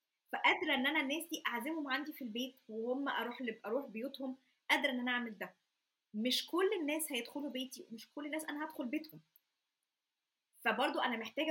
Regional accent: Egypt; moved away; احنا الدفى اللي احنا كبرنا فيه في مصر. برضو انا واحده من الناس اتحركت كتير وانا صغيره، بس لما كنا في مصر

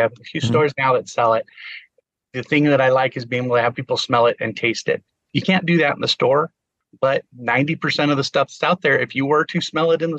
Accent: Rancho Cucamonga, California, United States; I grew up in Cucamonga.

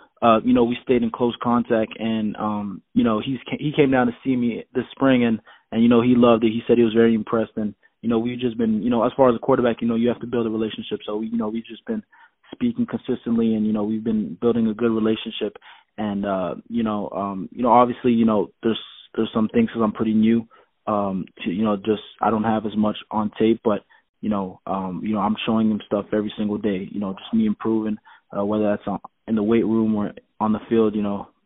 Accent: Canada; I'm originally from Canada. You know, I'm closing, you know, I just passed on my first year down here.

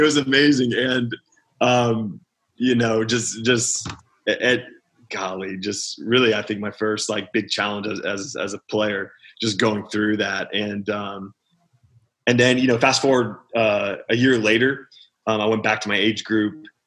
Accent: Baltimore, Maryland, United States; also born or lived in Dallas, Texas; Yeah, through my high school years. I grew up in Baltimore, but high school days were in Dallas.

